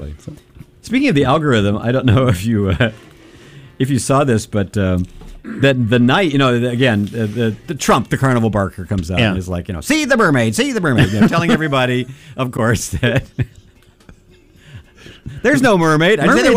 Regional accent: Kentucky, United States; Which is really problematic if, like, me growing up in Kentucky.

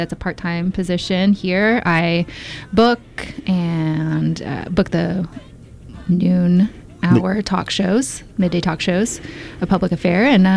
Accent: Houston, Texas, United States; I'm from Texas. I grew up in Houston, Texas.

